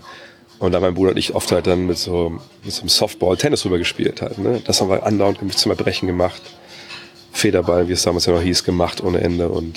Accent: Wolfsburg, Lower Saxony, Germany; ich bin in Wolfsburg aufgewachsen, Westhagen, das ist so, ja, klar, man kann sagen, das ist eine Plattenbausiedlung. Klar, haben wir viel draußen noch gespielt, das war ja dann alles so, ich bin 73 geboren

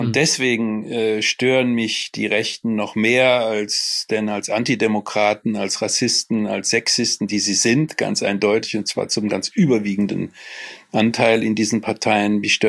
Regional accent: Cologne, North Rhine-Westphalia, Germany; Ich bin aber nur ein virtueller Offenbacher. Ich bin natürlich Kölner.

